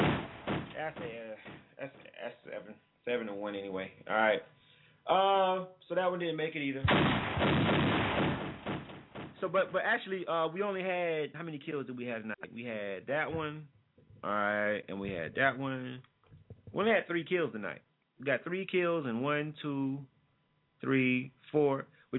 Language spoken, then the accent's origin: English; Panama City, Florida, United States; I grew up, I'm from Panama City, Florida. You know what I'm saying? I'm born and raised in Panama City, Florida. I love the 850. I rep it till I die.